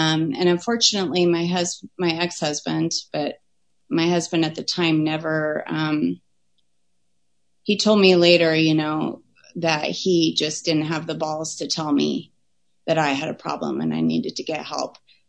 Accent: Portland, Oregon, United States; It was like, you know, I'm from Portland. We drink like micro brews, you know, in the can or in the bottle, whatever it was.

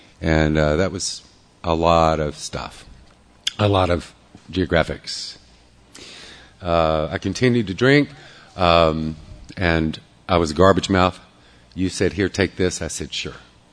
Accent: Shreveport, Louisiana, United States; So I grew up, as soon as I started getting a consciousness, I grew up over in Shreveport, which was a big mistake.

